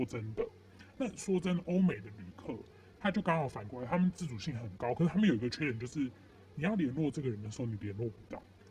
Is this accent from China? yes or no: no; Taiwan; 你在讲这句话的同时，我也是台湾人，我怎么会瞧不起你？